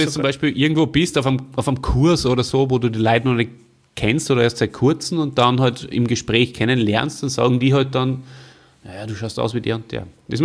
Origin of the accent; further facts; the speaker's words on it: Salzburg, Austria; Also ich bin ja groß geworden in Salzburg